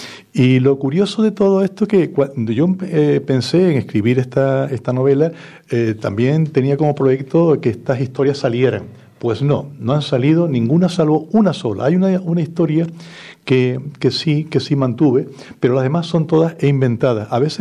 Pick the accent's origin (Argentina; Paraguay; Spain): Spain; Puerto de la Cruz, Canary Islands; born there; nací en el Puerto de la Cruz, como bien dijo Luis, en 1947, 2 años antes del volcán, de que naciera el volcán de La Palma.